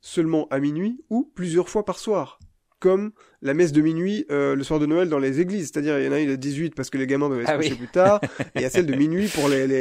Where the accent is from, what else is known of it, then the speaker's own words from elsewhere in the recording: Belgium; moi 2012, je viens de Belgique, hein